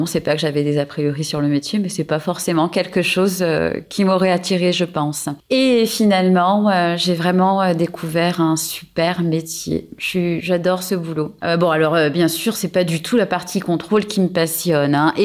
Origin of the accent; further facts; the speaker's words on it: Villepinte, Île-de-France, France; moved away as an adult; now in Toulon, France; j'ai 39 ans et je vis sur Toulon. Je suis originaire de Paris, de Villepinte exactement, et à l'âge de 20 ans, je suis venue passer un week-end à Toulon